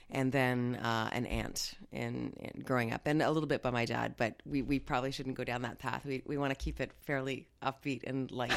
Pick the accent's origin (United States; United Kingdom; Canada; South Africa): Canada; Fredericton, New Brunswick; Born and raised in the Maritimes.